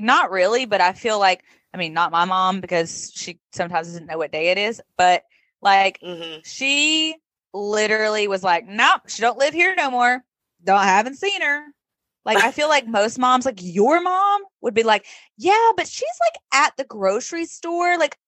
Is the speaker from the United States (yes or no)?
yes; the South, United States; I mean, I'm from the South and I don't even know that I would be that trusting.